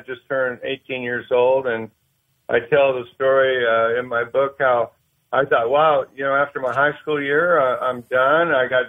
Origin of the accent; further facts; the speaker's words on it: Sacramento, California, United States; now in Cameron Park, United States; I am from, Sacramento, California.